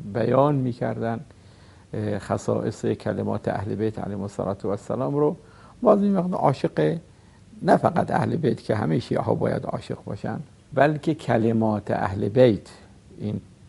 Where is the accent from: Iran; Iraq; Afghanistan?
Iraq; Karbala Governorate; خب طبیعتاً ما در اینجا بزرگ شدیم، یه مقدارم که دست راست و دست چپ تشخیص دادیم، دیگه حرم رفتیم، این حرم اون حرم بین الحرمین، بچگیمون در اینجا بود